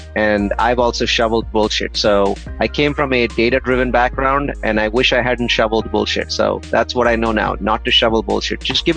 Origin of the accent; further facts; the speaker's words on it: India; now in United States; I came here from India and I'm always amazed when I compare the two countries.